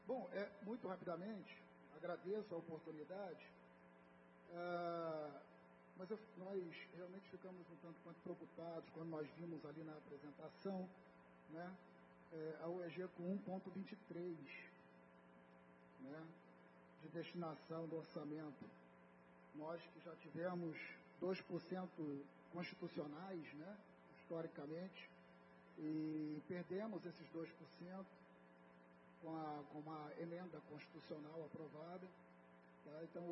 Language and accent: Portuguese; Anápolis, Goiás, Brazil; que é de onde eu sou, né, que é aqui no bairro Jundiaí.